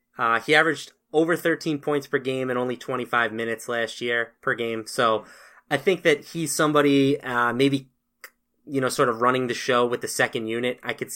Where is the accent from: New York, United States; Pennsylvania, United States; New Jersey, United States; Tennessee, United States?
New York, United States; let's move on to the New York Knicks. This is my hometown team, unfortunately.